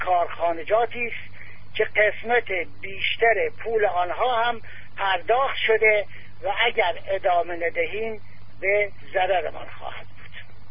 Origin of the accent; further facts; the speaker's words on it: Iran; من که در خارج میخوام خودم معرفی کنم اول میگم اهل کجا هستی؟ میگم اهل ایران، هم ایرانیان